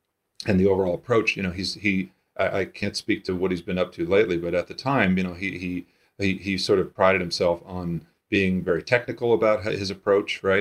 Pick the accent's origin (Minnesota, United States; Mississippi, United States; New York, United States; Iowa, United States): New York, United States; I think, you know, growing up in New York, I didn't know a whole lot about the industry